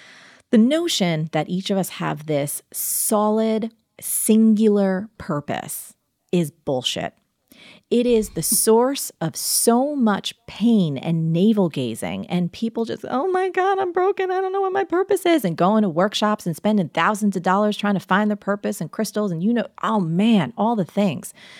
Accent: New Jersey, United States; born or raised there

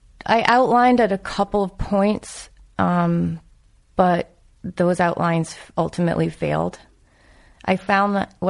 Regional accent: New England, United States; And I'm from New England, so it was all interesting to me.

